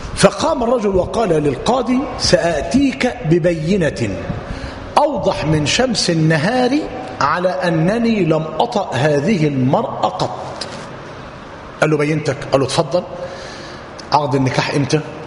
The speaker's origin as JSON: {"language": "Arabic", "country": "Egypt", "said": "عندنا في مصر الجماعة ولاة الأمر قالوا إيه؟"}